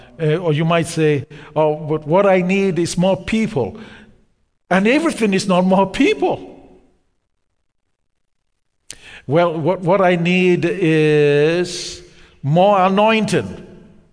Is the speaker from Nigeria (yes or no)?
yes; Nigeria; growing up in Nigeria as a young person, we used to play soccer